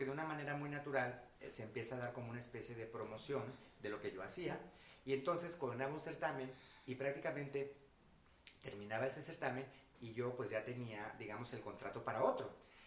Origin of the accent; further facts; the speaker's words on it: Guadalajara, Jalisco, Mexico; iniciamos en la ciudad de Guadalajara, soy de Guadalajara, Jalisco.